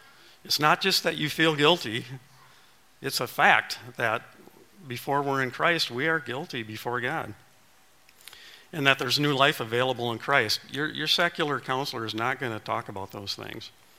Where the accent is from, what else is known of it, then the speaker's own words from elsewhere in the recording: Wisconsin, United States; I was born and raised in Wisconsin, lived here most of my life.